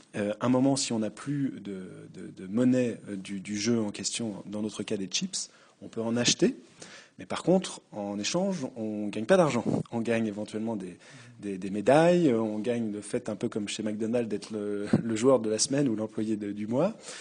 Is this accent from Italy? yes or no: no; France; Bonjour, donc … je suis français.